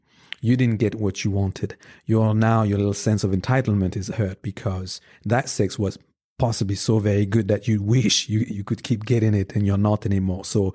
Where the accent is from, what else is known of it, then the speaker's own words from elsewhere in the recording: Paris, Île-de-France, France; I grew up in Paris, in France, in the 80s and 90s.